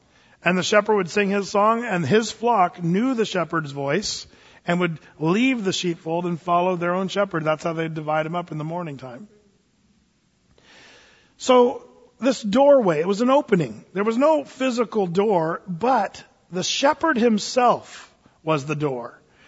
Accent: Applegate, Oregon, United States; I grew up out in Applegate in Southern Oregon.

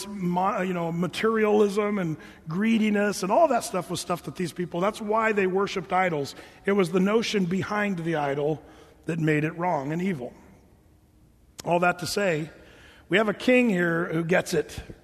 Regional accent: United States; And as an American, I think, yeah, that's idolatry, you know, when you have this little object that you worship and all this stuff.

